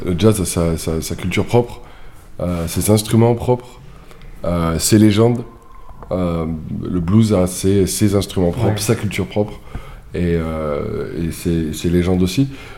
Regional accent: France; Et ils ont des bluesmen là-bas, donc ça, en tant que Français, c'est un peu compliqué.

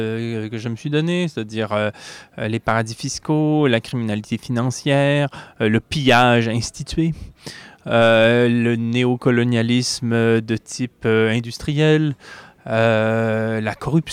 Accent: Quebec, Canada; Je suis québécois, j'ai fait mes études en France

